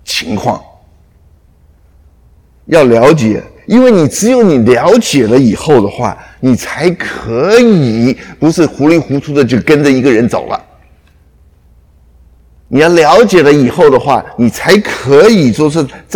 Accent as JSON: {"language": "Chinese", "country": "China", "said": "阿明，我们中国人都晓得嘛，你要拜师，对不对？"}